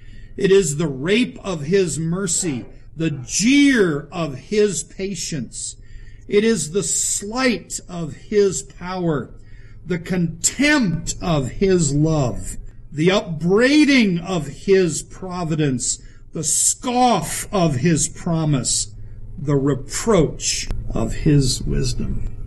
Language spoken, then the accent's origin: English; Charleston, South Carolina, United States; I grew up in Charleston. There's lots of water.